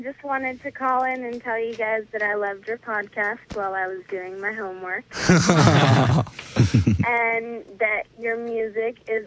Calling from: Hesperia, California, United States; From Hesperia, California.

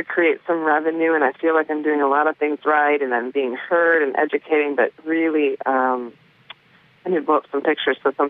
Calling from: Chicago, Illinois, United States; I'm calling from Chicago.

